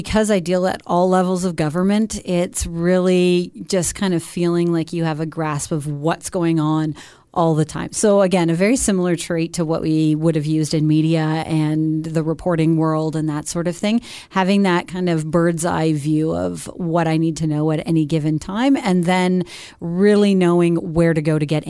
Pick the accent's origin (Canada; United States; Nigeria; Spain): Canada; Caledon, Ontario; also born or lived in Cold Lake / Lethbridge; now in Peterborough, Canada; No, I grew up in Caledon, and then I worked for 5 years out in Alberta, in Cold Lake, Alberta, and Lethbridge, Alberta, and then made the move back to Ontario.